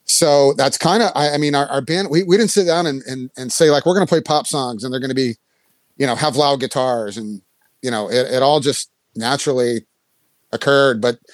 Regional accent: Houston, Texas, United States; now in Los Angeles, United States; And I had moved out here in 1989. I'm from Houston, Texas, originally.

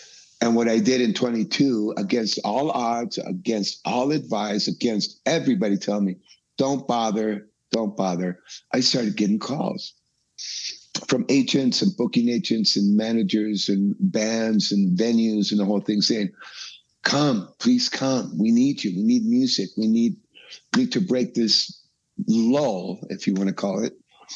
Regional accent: Tijuana, Baja California, Mexico; now in Los Angeles, United States; He's from Denmark and I'm from Mexico. I grew up in Tijuana. I'm in LA, been in LA for a long time. I'm a Southern California guy

